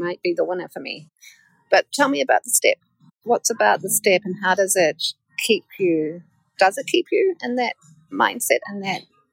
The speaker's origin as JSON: {"language": "English", "country": "New Zealand", "said": "as a New Zealander"}